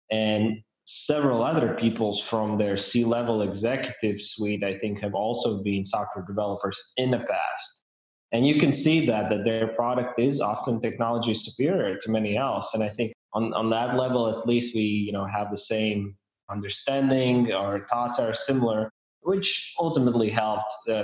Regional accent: Riga, Latvia; we all are Latvian, we are from Riga, Latvia, and we come from Draugiem Group. And that's a Latvian name

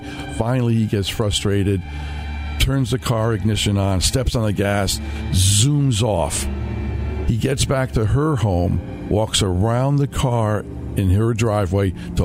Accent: Bridgeport, Connecticut, United States; also born or lived in Stratford; I grew up in Bridgeport and Stratford and always visiting my family in the Mohawk Valley.

